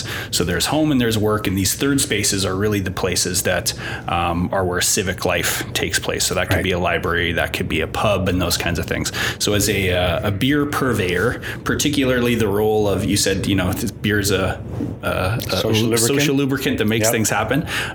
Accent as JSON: {"language": "English", "town": "Regina", "region": "Saskatchewan", "country": "Canada", "said": "So I'm from Regina, and people, Regina, riders play there."}